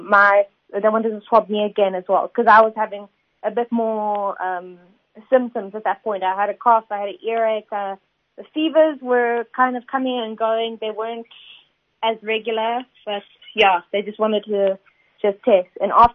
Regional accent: Durban, KwaZulu-Natal, South Africa; also born or lived in Cape Town; We are a Durban family. I was raised and born in Durban. We were in Cape Town for 7 years, but we moved back here in 2009, the end of 2009, back to Durban. And we stayed here ever since.

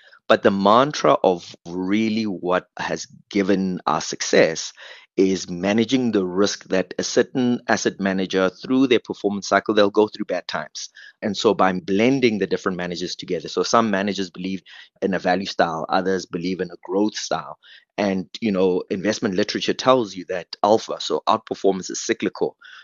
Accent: Mamelodi, Gauteng, South Africa; Is, as I said, I come from Mamelodi.

